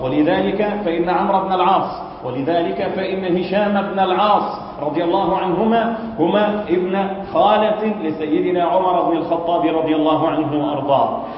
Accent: Egypt; accent: Egyptian; دارجتنا المصرية

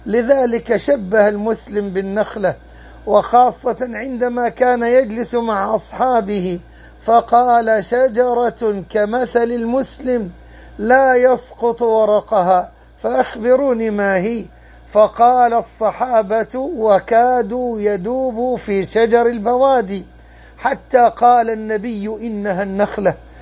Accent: Egypt; ورق الحبلة مثل الكزورين عندنا في مصر

